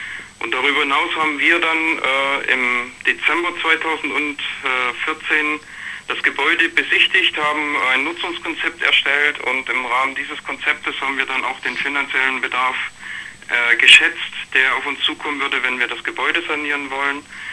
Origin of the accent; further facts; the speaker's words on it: Saxony, Germany; now in Wustrow, Germany; Vielleicht hört man das bei mir ein bisschen heraus. Ich bin ja eigentlich aus Sachsen.